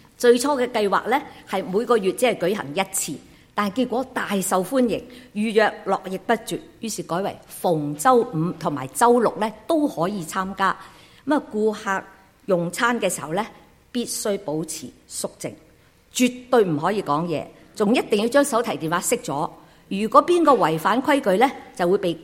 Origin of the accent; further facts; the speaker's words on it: Hong Kong; 我好记得小时候在香港